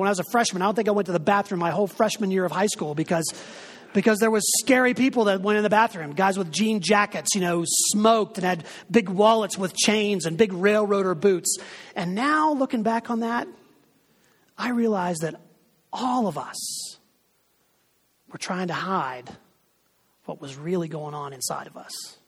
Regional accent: Pittsburgh, Pennsylvania, United States; born there; I was born in Booth Memorial Hospital in Pittsburgh, Pennsylvania. It's a Salvation Army hospital for unwed mothers. I was born there in 1963.

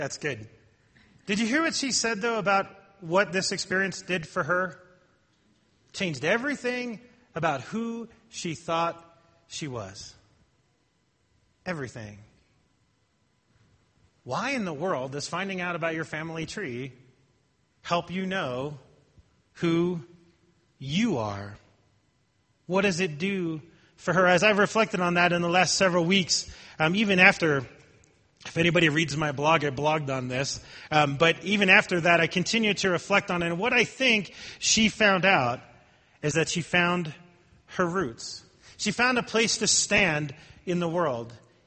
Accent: New Jersey, United States; because I'm from New Jersey.

